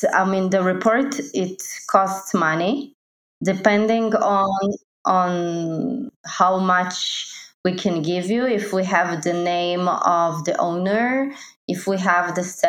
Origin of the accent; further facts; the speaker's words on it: Ukraine; English is a second language; now in London, United Kingdom; I'm normally based in London, but I'm originally from Ukraine. So this is why you hear my amazing accent. And now I'm here in Ukraine with my family, and I work from here